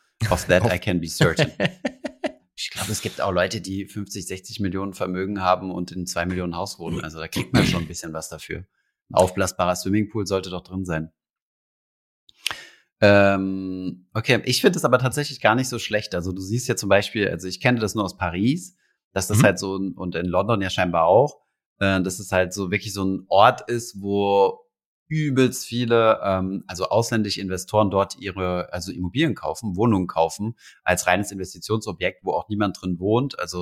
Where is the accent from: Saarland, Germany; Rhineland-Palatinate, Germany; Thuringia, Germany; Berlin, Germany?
Saarland, Germany; Saarbrücken; meine Heimatstadt Saarbrücken